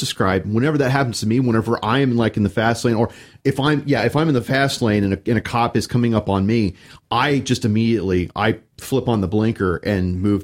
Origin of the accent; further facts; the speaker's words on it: Missouri, United States; I am from Southwest Missouri. I speak from experience.